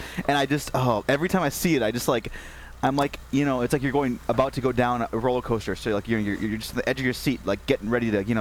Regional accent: India; all the slurs point, that can be leveled against them could also be leveled against me as an Indian.

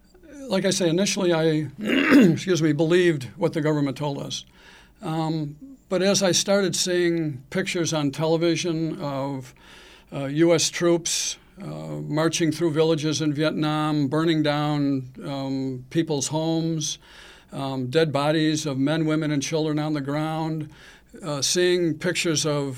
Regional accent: Buffalo, New York, United States; Well, it did. I grew up in Buffalo, New York. It was at that time a very heavily industrialized city.

